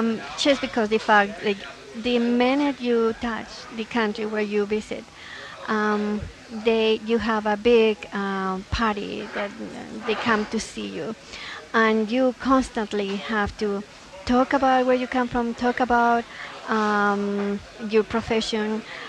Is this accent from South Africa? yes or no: no; Mexico; now in New Mexico, United States; because I'm from Mexico, they were sometimes confused